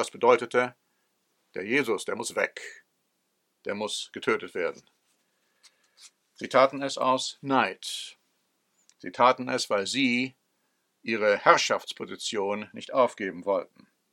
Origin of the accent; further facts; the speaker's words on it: United States; Ich meine, ich bin Amerikaner